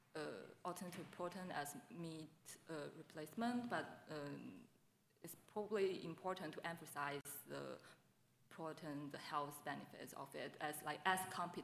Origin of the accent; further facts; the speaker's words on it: China; English is a second language; because in my country, so I'm from China